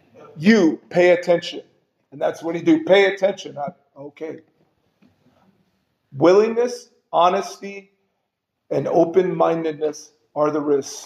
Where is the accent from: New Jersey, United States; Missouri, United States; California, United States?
California, United States; San Jose; You know, in the neighborhood, I grew up in I was born in San Jose